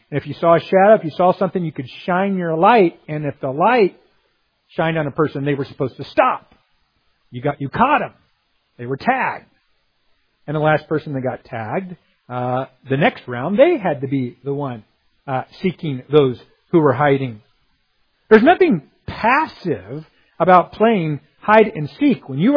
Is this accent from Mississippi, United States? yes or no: no; Missouri, United States; it would get dark around 9 o'clock in the summer where I was growing up in Missouri.